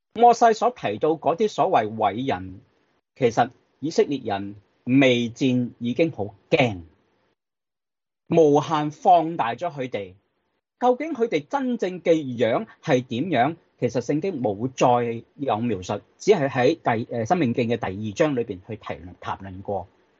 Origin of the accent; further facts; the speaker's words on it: China; 咁如果通常如果我哋中国人会讲咩？